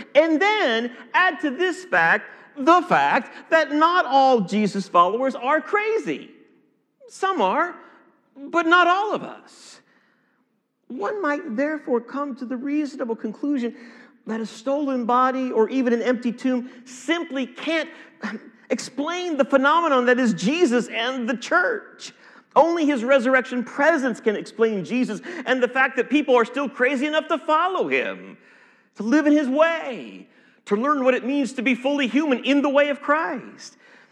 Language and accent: English; Ohio, United States; I grew up in Ohio. One earthquake in Ohio really was an earthquake.